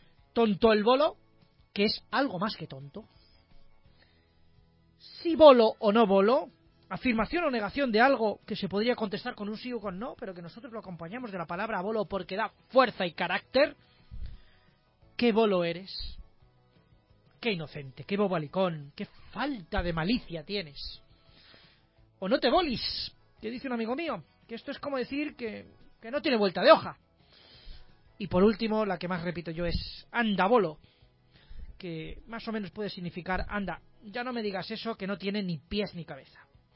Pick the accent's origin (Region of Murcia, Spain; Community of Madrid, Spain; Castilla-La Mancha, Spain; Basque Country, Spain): Castilla-La Mancha, Spain; Toledo; accent: Toledo; cuando voy a mi tierra de origen, que ya lo sabéis, mis fieles, que soy de Toledo, y paso allí un cierto tiempo, algo más de 2 horas, se me pega ese acento toledano que tenemos arraigo los toledanos.